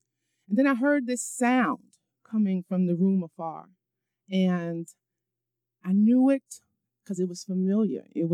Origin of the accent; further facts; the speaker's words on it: New York, United States; But I'm a New Yorker, so I got to stay fly.